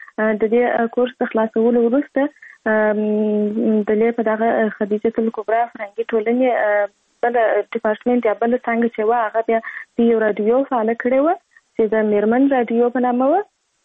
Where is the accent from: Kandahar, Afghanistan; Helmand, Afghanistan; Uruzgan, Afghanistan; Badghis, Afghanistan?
Kandahar, Afghanistan; زه په کندهار ولایت کې زیږیدلی یم او اوس فلال هم په کندهار ولایت کې اوسېږم.